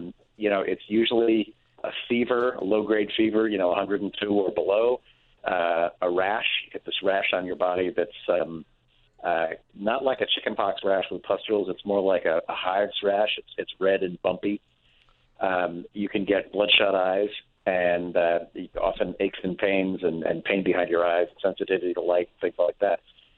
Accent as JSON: {"language": "English", "town": "San Francisco", "region": "California", "country": "United States", "tie": "born or raised there", "said": "this is my hometown, you know."}